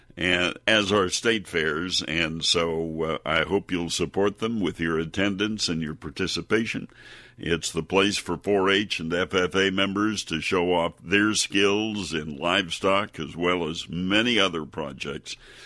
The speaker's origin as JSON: {"language": "English", "region": "Wisconsin", "country": "United States", "tie": "born or raised there", "said": "not too far from where I grew up in Wisconsin"}